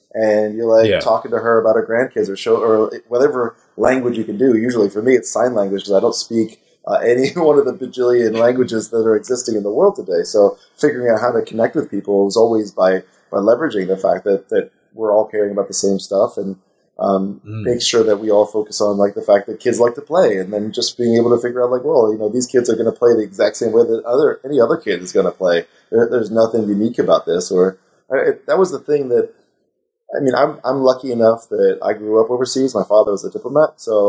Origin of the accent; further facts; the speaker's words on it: San Francisco, California, United States; And of course, I'm from San Francisco, so of course I'm going to be using my own hippie butt to talk about that kind of stuff.